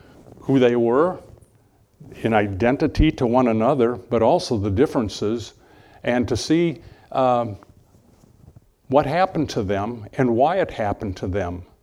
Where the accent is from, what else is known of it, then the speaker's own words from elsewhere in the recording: Midwest, United States; I grew up in the Midwest. It was fun as a kid to go out on a cold winter morning to see your breath.